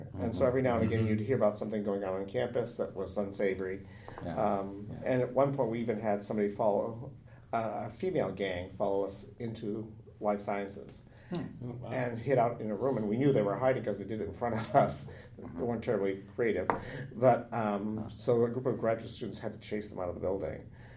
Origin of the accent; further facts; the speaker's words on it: Lewiston, Maine, United States; moved away as an adult; In Lewiston, Maine.